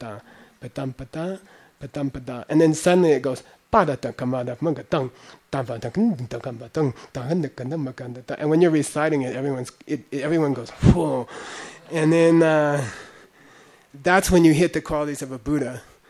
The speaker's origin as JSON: {"language": "English", "region": "New Jersey", "country": "United States", "said": "I'm from Jersey"}